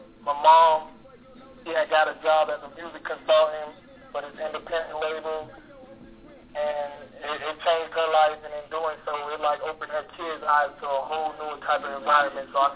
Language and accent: English; Miami, Florida, United States; I was born and raised in Miami. I'm a December baby, December 29, 1993.